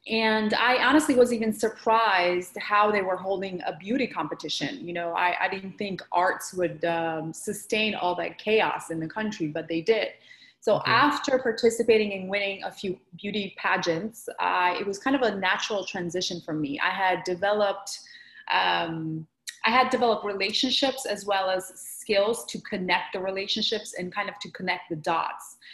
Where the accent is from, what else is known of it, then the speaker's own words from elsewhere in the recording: Georgia; I grew up in Georgia, the country. For those of you who are wondering, Georgia is a country in Europe. It is south of Russia.